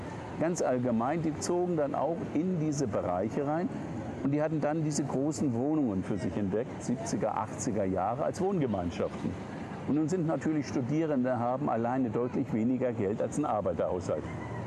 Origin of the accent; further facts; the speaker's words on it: Hamburg, Germany; now in Bonn, Germany; Ich komme aus Hamburg, bin hier auch nicht groß geworden im Rheinland und bin hier dann hergezogen und habe erst in Köln gearbeitet und dann die Professur in Bonn bekommen. Ich habe in Hamburg studiert